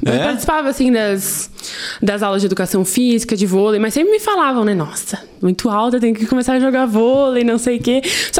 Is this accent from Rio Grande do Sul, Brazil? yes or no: yes; São Lourenço do Sul, Rio Grande do Sul, Brazil; Sou natural de São Lourenço do Sul, nasci na Santa Casa